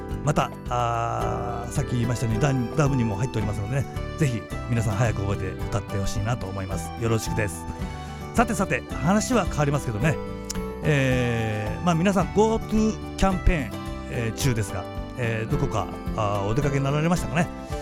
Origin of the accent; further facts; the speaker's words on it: Yamaguchi, Japan; 僕のふるさと山口のね旅館なんかはもう車で目いっぱい、満室でしたね